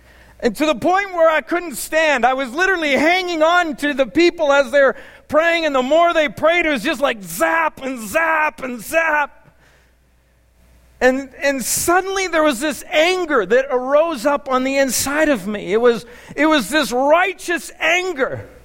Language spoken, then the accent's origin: English; Canada; I don't like confrontation, and I'm too Canadian sometimes.